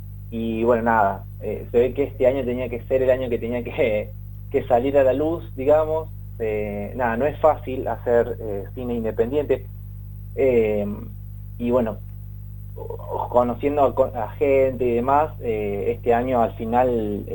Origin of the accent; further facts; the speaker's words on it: Los Molinos, Córdoba, Argentina; a mí la verdad me gusta mucho trabajar con, bueno, con la gente de mi pueblo. Yo hice muchos años teatro ahí en Los Molinos